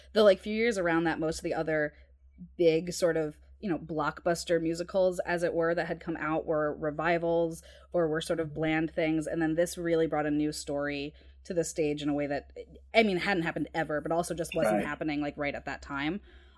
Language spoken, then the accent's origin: English; United States; I grew up right outside of New York